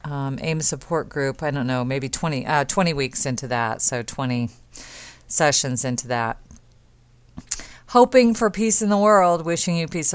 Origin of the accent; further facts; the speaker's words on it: Totopolis, Illinois, United States; Well, I'm from Totopolis, yes, right over there